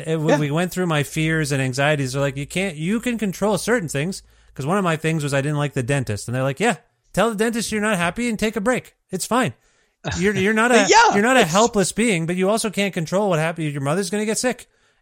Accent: Ontario, Canada; now in Alberta, Canada; I'm from Ontario. Canada.

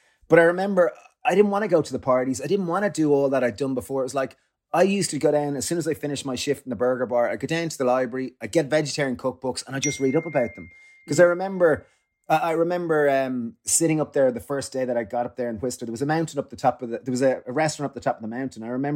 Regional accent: Greystones, Leinster, Ireland; So like, I guess growing up in Greystones, you were told, you know, you should get a job and maybe get a successful job and then buy a house and get married and then you'll be happy and then you're a good lad.

